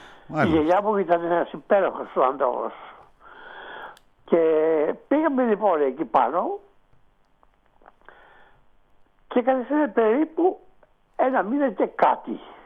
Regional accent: Epirus, Greece; ένα βουνό κοντά στο χωριό μου, Γκραμπάλα, που ήταν βουνό του χωριού μου

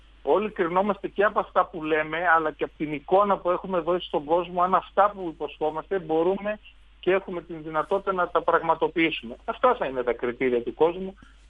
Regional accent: Thessaloniki, Central Macedonia, Greece; εγώ είμαι Θεσσαλονικιός, νομίζω ότι είμαι ο πανοραμίτης του Βαθού Θεσσαλονίκη, είμαι ο Θεσσαλονικιός που θα ξαναγυρίσει την πόλη του. Γιατί εκεί γεννήθηκα, εκεί μεγάλωσα, εκεί παντρεύτηκα, εκεί σπούδασα.

